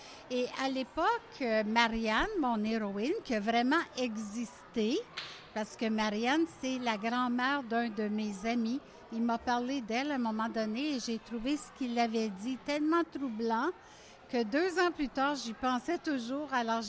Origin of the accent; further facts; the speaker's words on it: Sudbury, Ontario, Canada; born there; Je suis née à Sudbury. Alors, mais ça fait longtemps maintenant que j'habite dans l'Outaouais.